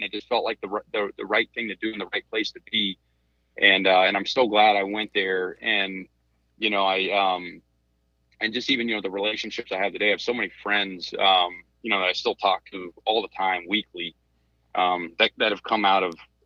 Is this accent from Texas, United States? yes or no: no; Atlanta, Georgia, United States; Yeah, I grew up in Atlanta, just south of Atlanta.